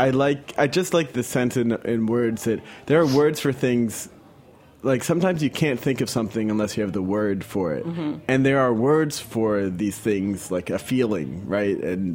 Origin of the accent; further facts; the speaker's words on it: Philadelphia, Pennsylvania, United States; I grew up in Philadelphia.